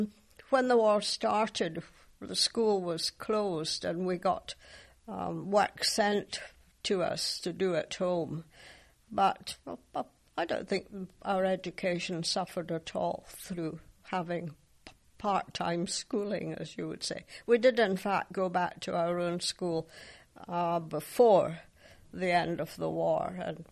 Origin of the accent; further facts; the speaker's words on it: Edinburgh, Scotland, United Kingdom; also born or lived in Blackridge / London; Well, I was born in Blackridge, West Lothian, and before I was a year old, we moved down to London and I stayed in Mill Hill. But I came back to Edinburgh in 1929 and had all my schooling in Edinburgh.